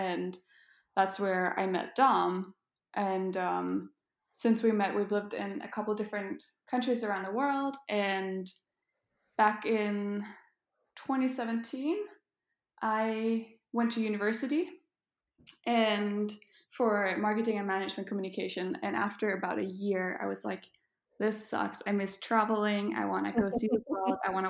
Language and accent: English; Aarhus, Central Denmark Region, Denmark; a Danish-Canadian travel couple. … I was born and raised in Denmark, in a city called Aarhus.